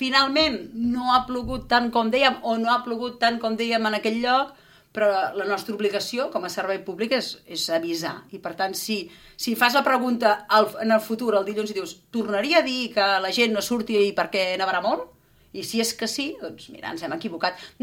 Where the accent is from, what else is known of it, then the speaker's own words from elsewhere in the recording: Berga, Catalonia, Spain; now in Sant Cugat del Vallès, Spain; nosaltres que som de Berga, vam tenir molt la sensació de poble, moltíssim